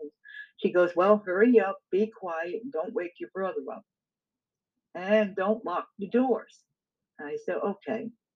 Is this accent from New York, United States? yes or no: yes; Tappan, New York, United States; also born or lived in Congers, New York; I was born in Nyack Hospital. And at the age of three, I lived in Congress. And then we moved from Congress to Spark Hill Road in Tappan, New York.